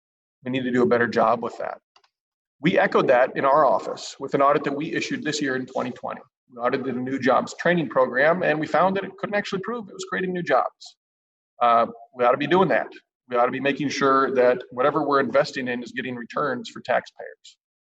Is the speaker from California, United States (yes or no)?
no; Iowa, United States; I grew up in Northeast Iowa, and I remember the feeling of a new business opening up.